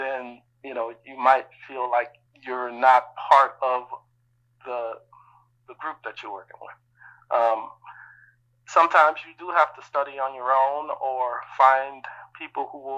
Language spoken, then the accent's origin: English; New Orleans, Louisiana, United States; moved away as an adult; now in Bloomington, United States; I come from New Orleans, and so I came to Bloomington Normal to work